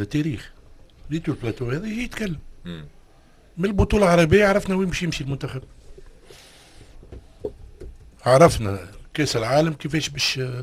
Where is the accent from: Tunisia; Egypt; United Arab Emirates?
Tunisia; هذا الاشكال عندنا في تونس